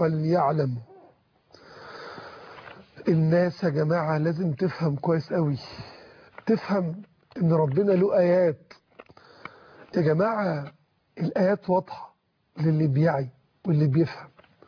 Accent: Egypt; بالنسبة لنا كمصريين

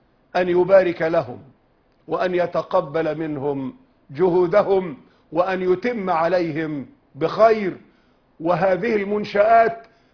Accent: Damietta, Damietta Governorate, Egypt; وعندنا في دمياط أيضا كليات قائمة الآن للطب وللصيدلة

